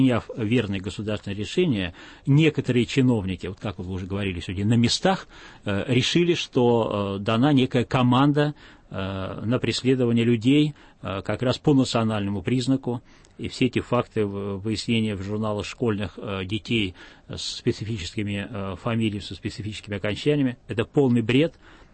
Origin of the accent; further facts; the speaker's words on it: Russia; Я горжусь, что я россиянин, что я живу в России.